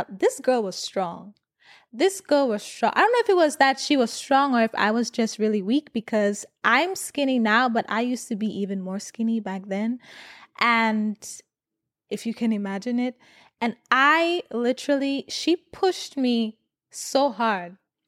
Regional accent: St. Lucia; I grew up in St. Lucia, for those of you who don't know. So we call it primary school.

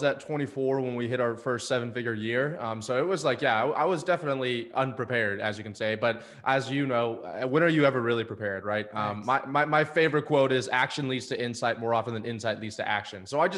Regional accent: Destin, Florida, United States; we talked about my hometown in Destin, Florida

